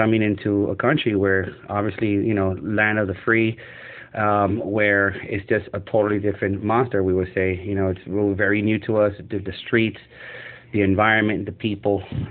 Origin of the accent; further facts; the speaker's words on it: Managua, Nicaragua; I was born in Managua, Nicaragua. As a child, I remember growing up through a torn country.